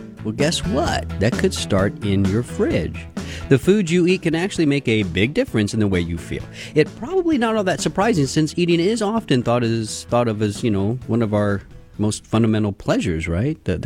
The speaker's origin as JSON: {"language": "English", "region": "Texas", "country": "United States", "said": "Love spicy foods. I'm from Texas."}